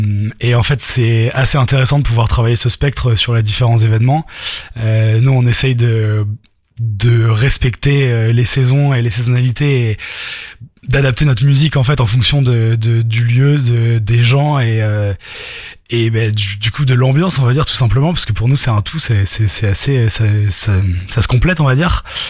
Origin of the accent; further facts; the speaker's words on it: Le Havre, Normandy, France; moved away as an adult; now in Paris, France; moi je suis né au Havre, j'ai grandi ici, je suis parti un petit peu pour mes études dans le sud de la France et voilà, sinon je suis assez vite remonté. J'habite à Paris en ce moment, mais plus pour très longtemps. Et du coup, je passe le plus clair de mon temps au Havre